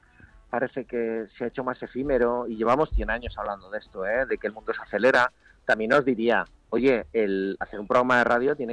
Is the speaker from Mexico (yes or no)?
no; Basque Country, Spain; yo soy vasco, o sea, diré trainera